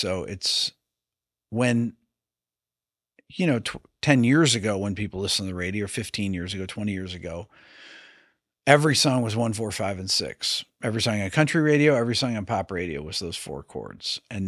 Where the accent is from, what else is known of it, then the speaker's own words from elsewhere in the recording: United States; I'm an American.